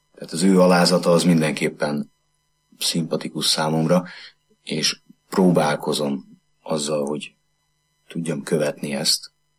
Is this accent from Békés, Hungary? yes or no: no; Csepel, Budapest, Hungary; édesapám igen korán meghalt, 5 éves voltam, és akkor az anyai nagyszülőkhöz költöztünk föl Cseperre, és innen Cseperről a nagymamámot kísértem be mindig a Szikla templomba